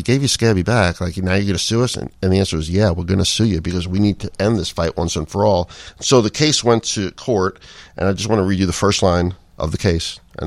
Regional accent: New York, United States; Because I'm from New York, you know, and I just wanted to hear what they had to say.

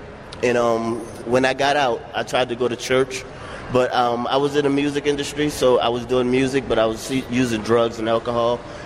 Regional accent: New Orleans, Louisiana, United States; I come from New Orleans. Growing up, I was evaluated with a mental illness, be a behavior disorder and emotionally disturbed.

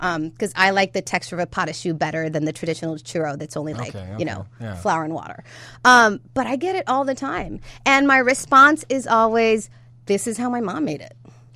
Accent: Tijuana, Baja California, Mexico; I grew up in Tijuana. And in Tijuana, we have a huge transient community.

